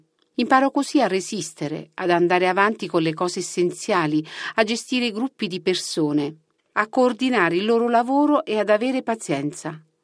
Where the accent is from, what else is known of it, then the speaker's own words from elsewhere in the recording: Matera, Basilicata, Italy; accent: mix of English and Russian; È per questo che il mio accento è un misto di inglese e russo. L'incontro con il settore del mobile imbottito arriva al ritorno in Italia. Dopo 3 mesi il mio visto per gli Stati Uniti scade e così torno a Matera